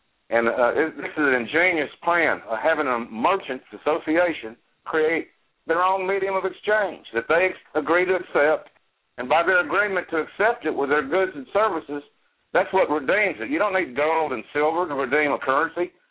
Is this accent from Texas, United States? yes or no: no; Little Rock, Arkansas, United States; this June 22nd event coming up in Little Rock, which I'm excited to have in my hometown.